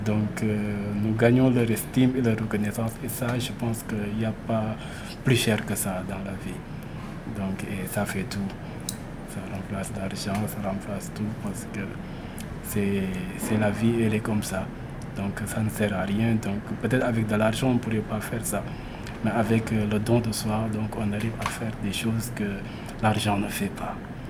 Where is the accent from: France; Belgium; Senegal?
Senegal; Saint-Louis; j'ai 38 ans, je suis natif de Saint-Louis